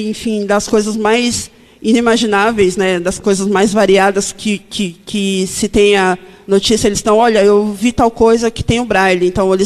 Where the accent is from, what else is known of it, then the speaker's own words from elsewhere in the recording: São Paulo, Brazil; a minha primeira vez aqui em Porto Alegre, eu sou de São Paulo.